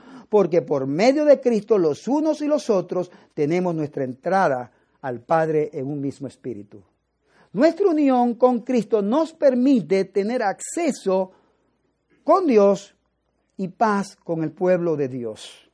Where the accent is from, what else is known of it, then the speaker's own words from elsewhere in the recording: Puerto Rico; now in United States; yo soy de Puerto Rico, yo no nací aquí en los Estados Unidos.